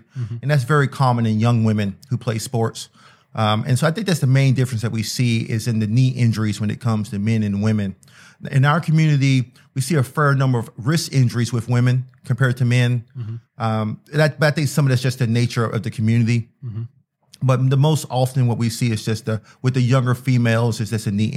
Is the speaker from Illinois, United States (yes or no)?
no; Lakeland, Florida, United States; Well, I'm originally from Florida. Mm-hmm. I grew up in Lakeland, so it's not too far from home.